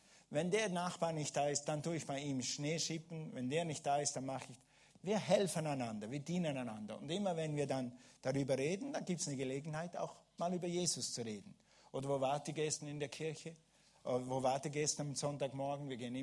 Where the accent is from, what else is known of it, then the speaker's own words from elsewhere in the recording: Switzerland; Und für mich als Schweizer zum Skifahren fit bist, okay?